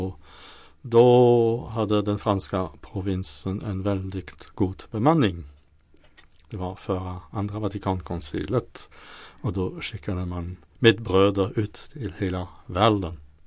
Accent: France; now in Sweden; Jag kommer från Frankrike, ja.

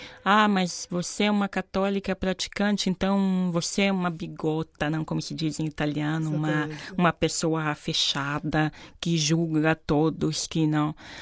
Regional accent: Brazil; E essa sensação, esse peso, sendo brasileira, na época eu tinha 24 anos, né?

